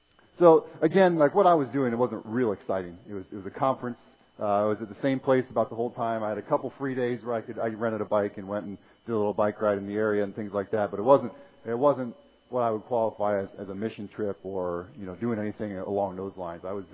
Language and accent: English; Ohio, United States; we're all living where we were born and raised in Ohio